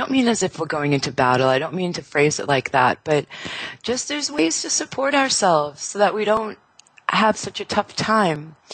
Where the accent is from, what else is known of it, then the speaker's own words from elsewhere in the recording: South Africa; I'm here from South Africa. I'm in Cape Town right now, down at the very tip, Cape of Good Hope, where the Indian Ocean meets the Atlantic Ocean.